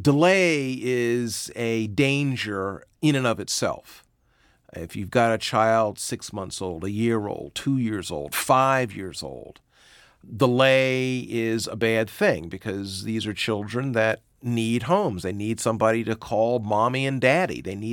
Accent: Massachusetts, United States; Let's go back to my home state, Massachusetts.

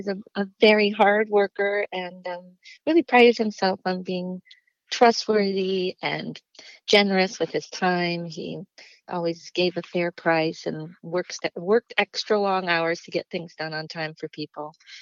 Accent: Duluth, Minnesota, United States; Duluth is my home. I was born and raised in Duluth, but I am a dual citizen because my father is from Southern Ontario.

